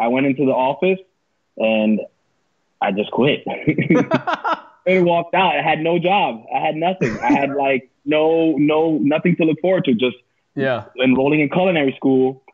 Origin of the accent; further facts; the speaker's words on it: West New York, New Jersey, United States; So I grew up in West New York, New Jersey.